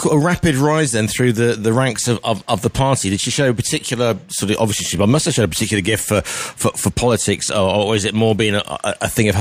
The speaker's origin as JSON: {"language": "English", "country": "United Kingdom", "said": "we as a British person"}